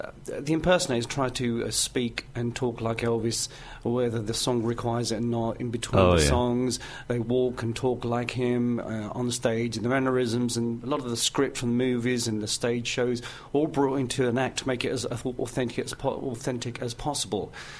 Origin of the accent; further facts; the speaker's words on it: Canning Town, London, United Kingdom; ever since I was a child growing up in Canning Town.